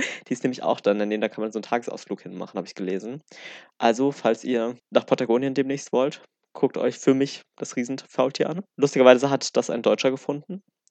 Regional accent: Uruguay; weil wir kommen ja aus Uruguay.

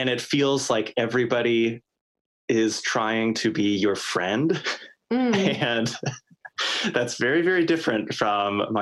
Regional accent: Corvallis, Oregon, United States; No, I'm not from Portland. I'm from a smaller town south of Portland called Corvallis.

